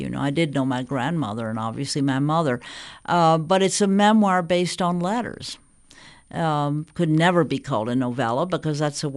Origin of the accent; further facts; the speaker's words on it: Southern United States, United States; Even all these years later, the question of whether being a Southerner disables me, and to some degree, there certainly is a threat of that.